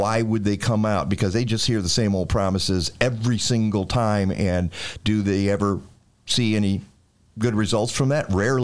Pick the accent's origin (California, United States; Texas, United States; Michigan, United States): Michigan, United States; my nickname for my home state is Milichigan.